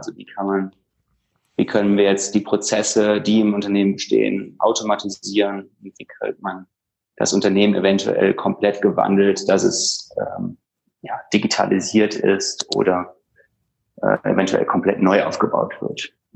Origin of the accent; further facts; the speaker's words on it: Düsseldorf, North Rhine-Westphalia, Germany; also ich bin aufgewachsen in Düsseldorf.